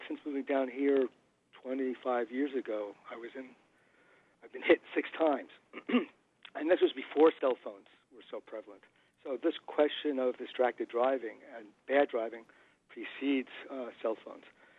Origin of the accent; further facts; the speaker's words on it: Northeast, United States; moved away as an adult; I grew up around New York in the Northeast